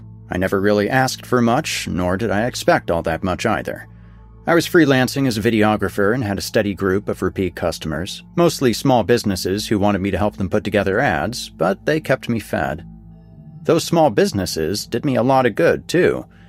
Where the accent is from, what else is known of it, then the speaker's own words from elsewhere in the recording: California, United States; Even though I'm broadcasting from Western New York, where the buffalo wings and garbage plates are local treasures, I grew up smack dab in the middle of California, where the Mexican cuisine was plentiful.